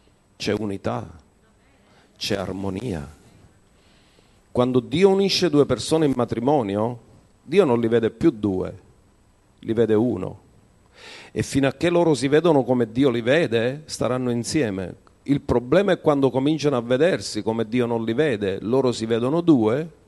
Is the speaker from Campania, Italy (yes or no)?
no; Sicily, Italy; Io non lo so, lo sapete voi, io sono siciliano. Siciliani siamo mezzi